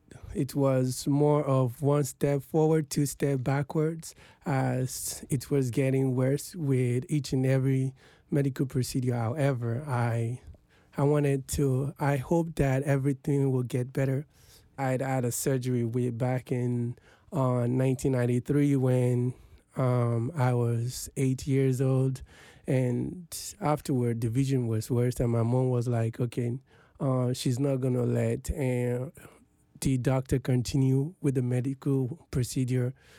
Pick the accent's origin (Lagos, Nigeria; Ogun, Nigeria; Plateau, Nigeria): Lagos, Nigeria; now in Abuja, Nigeria; I grew up in Oluwole, Lagos, Nigeria, Ogba. There, it's a competition.